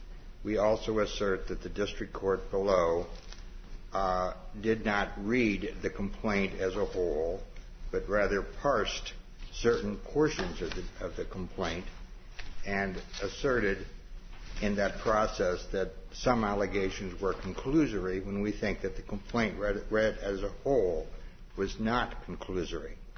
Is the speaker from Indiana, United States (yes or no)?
yes; South Bend, Indiana, United States; May it please the court … from South Bend.